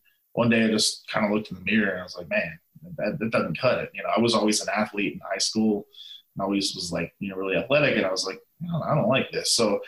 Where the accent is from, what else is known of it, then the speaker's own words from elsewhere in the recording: Canada; Oh, well, being Canadian, I have to put Bret up there for sure.